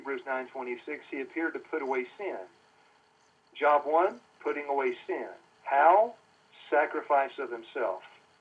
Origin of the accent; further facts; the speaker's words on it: Iron City, Tennessee, United States; I'm coming from Iron City, Tennessee.